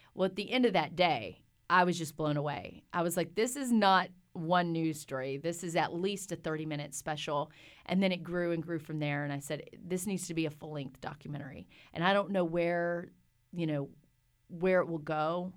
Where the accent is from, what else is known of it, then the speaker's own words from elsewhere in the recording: Mexia, Texas, United States; I consider Mejia a footloose town. All the churches got together, and they decided they did not want MTV to come to our television, our cable network.